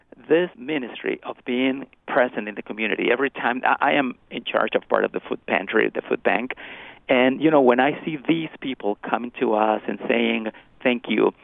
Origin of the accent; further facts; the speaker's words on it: Costa Rica; I wasn't born in this country. I came from Costa Rica.